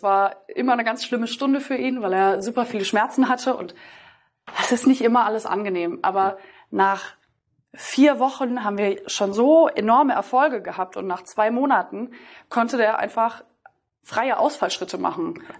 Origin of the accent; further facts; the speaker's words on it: North Rhine-Westphalia, Germany; ich komme aus NRW, zwischen Düsseldorf und Köln und bin 27 Jahre alt